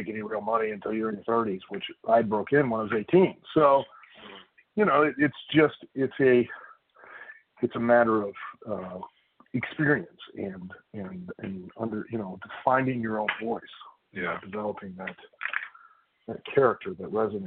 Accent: Lima, Ohio, United States; Cause I grew up in Lima, which is up in the northwest corner.

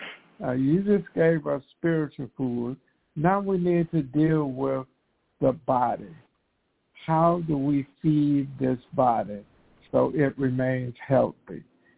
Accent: the South, United States; Whenever I'm 77, and I grew up in the South on a farm. There were no doctors.

